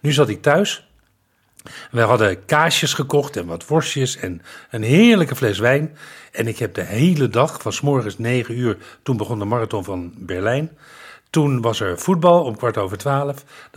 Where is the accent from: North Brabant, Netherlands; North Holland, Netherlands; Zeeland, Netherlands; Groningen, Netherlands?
North Holland, Netherlands; Haarlem; also born or lived in Amstelveen; now in Dronten, Netherlands; Ik woon in Dronten. Ik heb tot mijn 24ste, 25ste in Haarlem gewoond. Geboren in Nieuwer-Amstel, maar daar heb ik maar een halfjaartje gewoond. En Nieuwer-Amstel is het huidige Amstelveen. Van daaruit meteen verhuisd naar Haarlem.